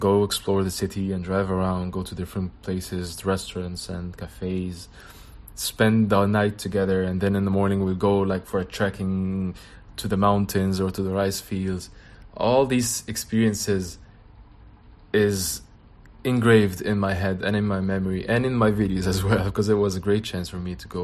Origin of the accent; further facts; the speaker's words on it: Egypt; I'm from Egypt and I lived unsettled in Bali, Indonesia.